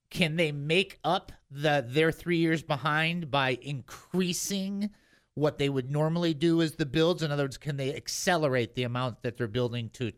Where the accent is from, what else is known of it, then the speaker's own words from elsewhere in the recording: Detroit, Michigan, United States; I mean, I grew up in Detroit. There was nothing but, you know.